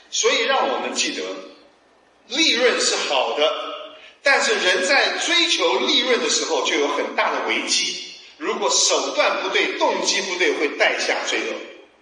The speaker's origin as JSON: {"language": "Chinese", "country": "China"}